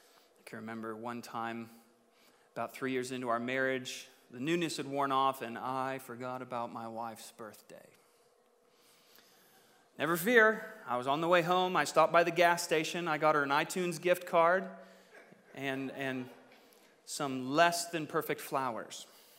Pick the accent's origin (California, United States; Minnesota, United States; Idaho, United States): Idaho, United States; I grew up in Idaho. Rice-a-roni goes with your animal of choice.